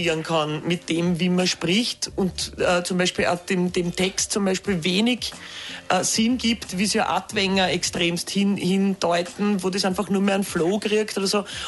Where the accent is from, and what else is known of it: Austria; accent: Austrian